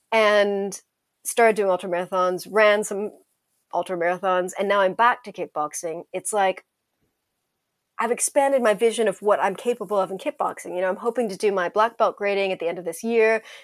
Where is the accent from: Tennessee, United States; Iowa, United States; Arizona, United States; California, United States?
California, United States; because I grew up in California, and a big chunk of that trail goes through California